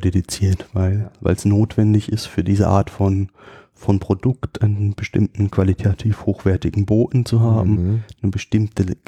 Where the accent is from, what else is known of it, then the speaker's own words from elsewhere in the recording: Rhineland-Palatinate, Germany; Also ich komme ja eigentlich aus der Südpfalz und dort wurde in meiner Jugend auch noch relativ viel Tabak angebaut.